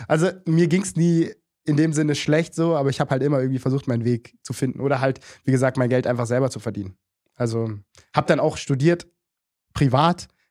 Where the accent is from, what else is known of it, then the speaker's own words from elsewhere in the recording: Munich, Bavaria, Germany; ich bin in der Messestadt aufgewachsen, ich war so das komplette Neubauviertel, nur Ausländer und was auch immer.